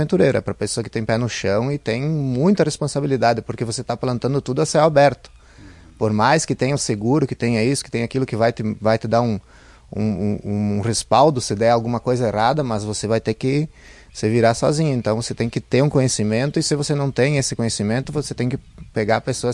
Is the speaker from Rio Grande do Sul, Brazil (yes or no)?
yes; Passo Fundo, Rio Grande do Sul, Brazil; now in Nicolau Vergueiro, Brazil; Eu sou natural de Passo Fundo, mas minha família, meus pais, por parte de mãe e pai, moram em Marau. E eu hoje moro em Nicolau Vergueiro, com a minha família